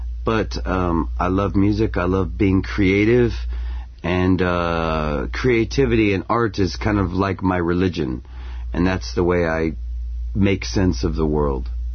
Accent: Louisiana, United States; I guess I was born and raised in Louisiana, which is very south. Some people don't know where it is. If you know Mississippi and Texas, we are in between.

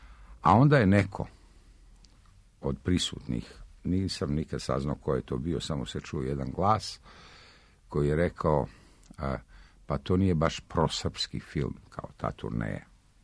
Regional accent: Kozarska Dubica, Republika Srpska, Bosnia & Herzegovina; pošto sam odrastao kod Bosanske Dubice u jednom selu

